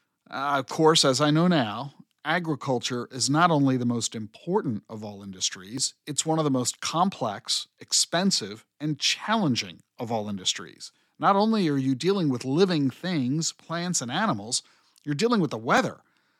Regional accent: New Jersey, United States; I grew up in New Jersey, in a middle-class suburb outside Philadelphia. There weren't any farms anywhere where I grew up.

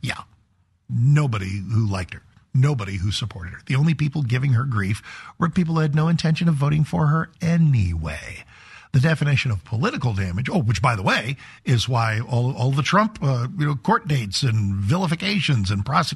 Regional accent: United States; I want strong borders because I'm an American.

